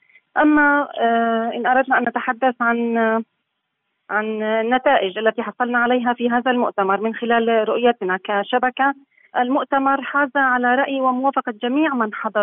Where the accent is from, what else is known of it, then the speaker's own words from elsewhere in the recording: Al-Fu'ah, Idlib Governorate, Syria; ولكن لا نجدها في قريتي الفوع وكفرية المظلومتين، عانوا ما عانوه ولم يشعر أحد بهم.